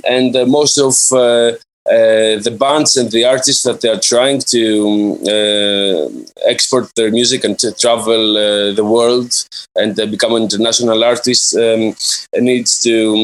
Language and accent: English; Athens, Attica, Greece; also born or lived in London; I'm from Athens, and this is where I live from. I live in the last 6 years now. I used to live in London for a while.